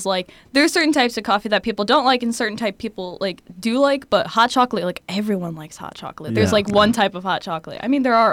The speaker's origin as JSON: {"language": "English", "town": "Niles", "region": "Michigan", "country": "United States", "said": "I'm actually not from around here. I'm from Niles, Michigan, which is actually at the bottom of the mitten."}